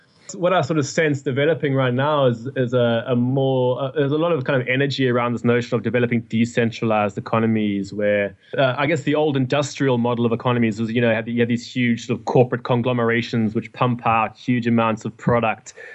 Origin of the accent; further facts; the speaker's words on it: Durban, KwaZulu-Natal, South Africa; I come from Durban. In South Africa